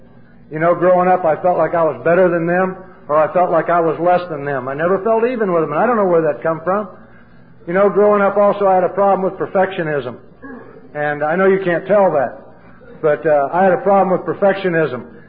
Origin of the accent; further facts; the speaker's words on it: Danville, Illinois, United States; When I was growing up in Danville, Illinois, and I visualized and thought about what alcoholics looked like